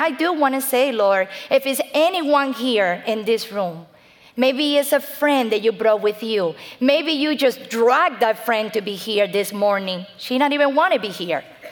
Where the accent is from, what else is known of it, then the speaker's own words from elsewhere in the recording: Isabela de Sagua, Cuba; English is a second language; now in United States; I was born in Cuba. I was born in Cuba in a little town called Isabela de Sagua. In that little town, everybody knows everybody, okay?